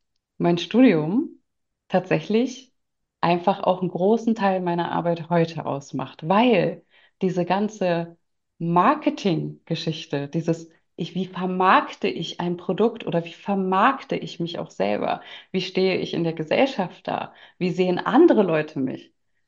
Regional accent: Berlin, Germany; Ich komme ursprünglich aus Berlin, lebe in Berlin, bin Mitte 30

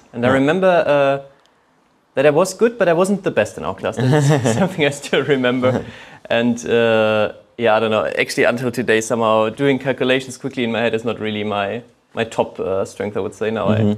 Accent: Hesse, Germany; I mean, so I grew up near Frankfurt on the countryside there.

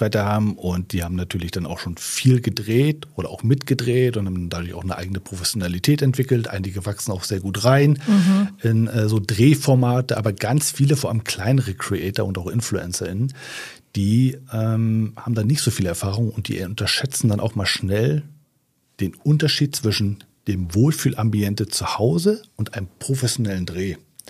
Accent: Neubrandenburg, Mecklenburg-Vorpommern, Germany; meine Heimatstadt Neubrandenburg, das ist in Mecklenburg-Vorpommern

